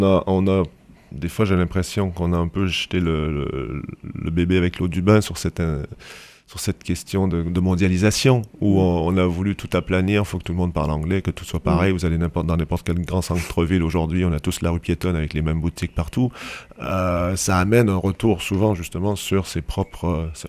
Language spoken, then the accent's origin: French; Quebec, Canada; accent: Quebec; moved away as an adult; moi j'ai changé de pays, donc j'ai appris, bon, j'ai perdu un petit peu mon accent québécois, mais surtout j'ai appris aussi une nouvelle langue quand même, même si on reste dans un territoire francophone.